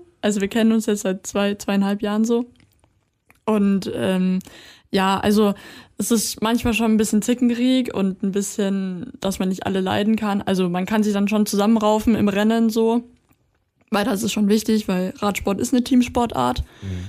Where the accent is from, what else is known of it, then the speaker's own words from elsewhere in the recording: Bavaria, Germany; now in Chemnitz, Germany; also ich komme ursprünglich aus Bayern, wohne jetzt in Chemnitz mit meinem Freund zusammen und studiere auch bei der TU Chemnitz.